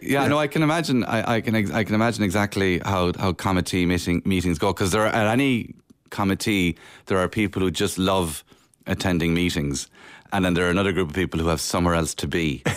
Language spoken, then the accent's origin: English; Cork, Munster, Ireland; born there; I think I was born in St. Finbarr's Hospital in Cork.